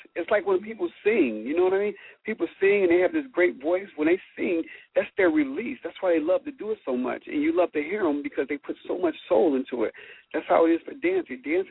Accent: Cincinnati, Ohio, United States; born or raised there

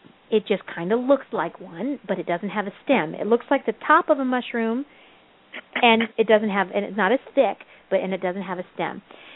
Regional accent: the South, United States; I'm from the South, and when tea used to sour, it was pretty nasty.

